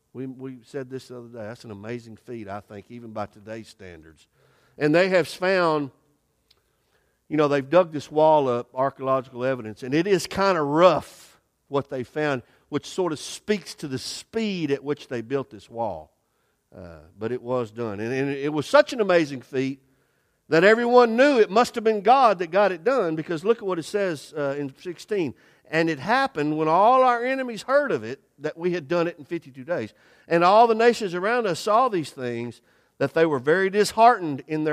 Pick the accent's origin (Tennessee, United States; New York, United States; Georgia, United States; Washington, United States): Tennessee, United States; Clarksville; I'm from Clarksville, born and raised here, so I feel like I can say this.